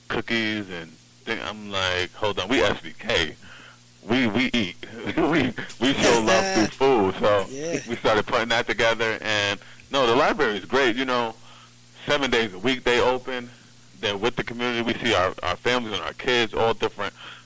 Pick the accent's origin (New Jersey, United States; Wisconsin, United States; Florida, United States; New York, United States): New York, United States; Hudson; I work in a homeless shelter in the Albany area, and when I say I'm from Hudson